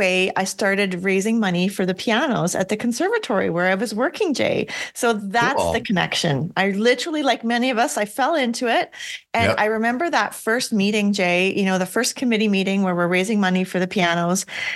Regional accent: Canada; I'm Canadian

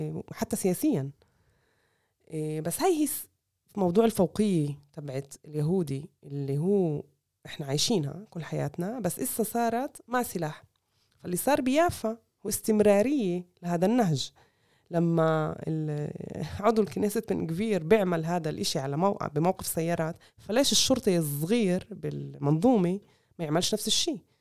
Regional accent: Palestine; إحنا فلسطيني نقطة

